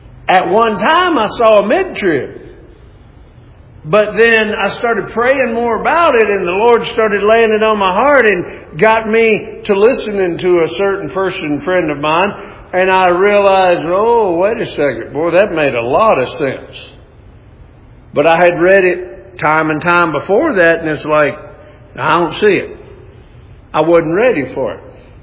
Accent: the South, United States; When I grew up in the South, I heard preacher after preacher after preacher

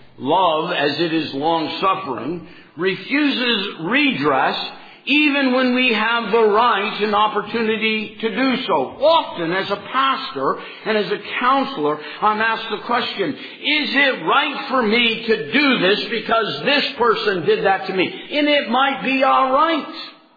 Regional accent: California, United States; also born or lived in South; I was born in the South, but pretty much raised in California.

